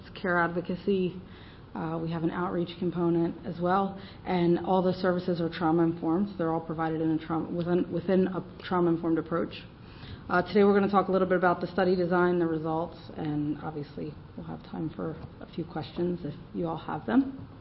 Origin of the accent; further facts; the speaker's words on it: Delaware, United States; we're from Delaware. Most people ask what state that's in.